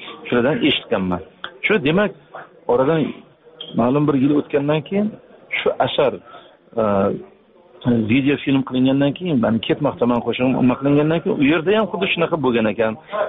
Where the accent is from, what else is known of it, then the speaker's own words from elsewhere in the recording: Tashkent, Uzbekistan; o'sha Toshkent shahrida Do'mbirobod degan mahalla bor, mahallada biz bitta mahallada tug'ilib o'sganmiz.